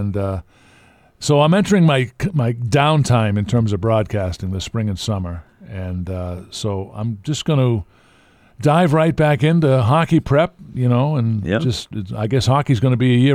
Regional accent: Massachusetts, United States; got started by doing the games on cable access in my hometown in Massachusetts

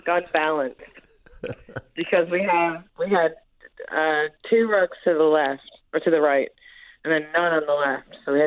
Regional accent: Badger, Newfoundland and Labrador, Canada; No, I'm from Badger.

